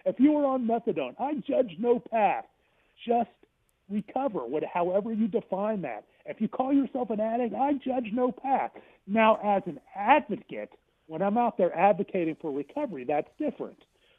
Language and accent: English; Pittsburgh, Pennsylvania, United States; I grew up in Pittsburgh.